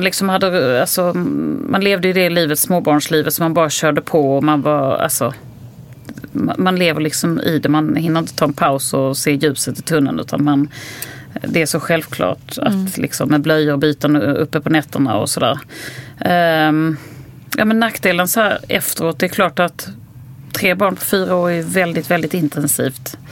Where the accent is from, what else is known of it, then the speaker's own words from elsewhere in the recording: Sweden; eftersom vi har fött de andra sen hemma i Sverige där det har varit helt annorlunda.